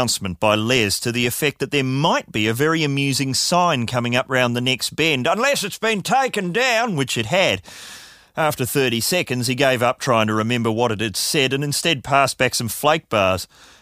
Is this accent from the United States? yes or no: no; New Zealand; accent: New Zealand; She soon spotted my New Zealand accent and this prompted her to reveal that she herself knew several New Zealanders